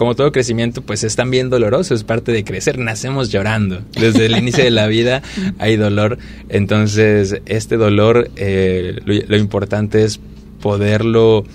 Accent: Mexico; la primera vez que salí de México

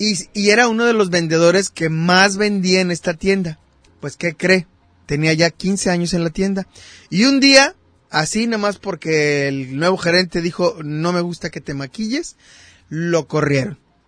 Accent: Mexico; Es una parte importante de nuestra historia como mexicanos

